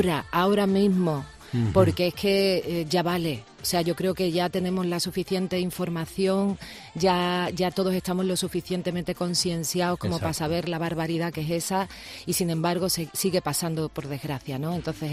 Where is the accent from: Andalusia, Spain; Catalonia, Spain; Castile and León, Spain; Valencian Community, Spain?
Andalusia, Spain; Cádiz; En Cádiz, bueno, aparte de que es mi tierra y que cada vez que voy es como respirar aire fresco y además nostalgia y volver a tus raíces, ¿no?